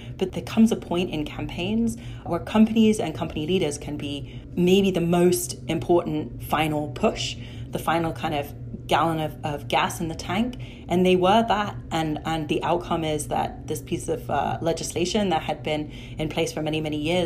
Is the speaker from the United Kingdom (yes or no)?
yes; United Kingdom; accent: British; And I remember, like, with my British accent, you know, firing out of the gates